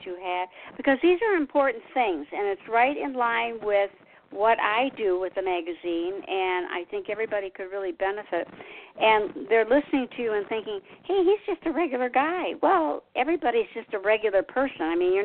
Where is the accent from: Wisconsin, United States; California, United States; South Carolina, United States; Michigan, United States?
Michigan, United States; Detroit; He was pulled into other places. I came from Detroit. He could fix anything.